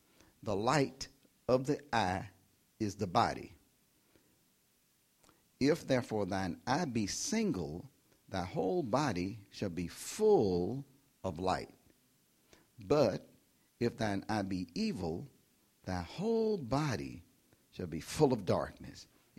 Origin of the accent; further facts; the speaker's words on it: United States; We grew up in America, and we don't have kings in America.